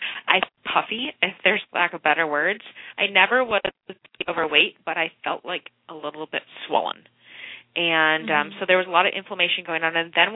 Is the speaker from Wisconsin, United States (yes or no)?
yes; Wisconsin, United States; So growing up, I was from Wisconsin. There's a lot of dairy around, and, of course, a lot of corn-fed beef